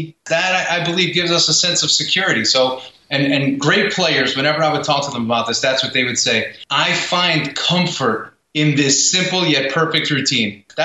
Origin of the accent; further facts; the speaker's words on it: New York, United States; Because I was a tough guy. I'm from New York, right? We're tough guys.